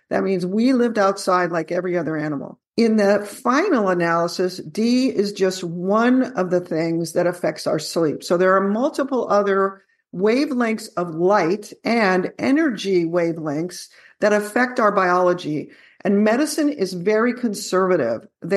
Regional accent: California, United States; I trained in California originally, or I grew up in California and then did some of my college training there and then trained in Houston at Baylor and then did my neurology residency in Boston. But I now live in Texas

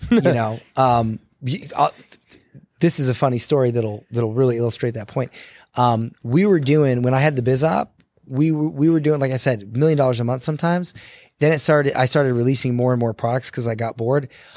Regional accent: Florida, United States; I'm from Florida. I'm stubborn. It was bred into me, you know?

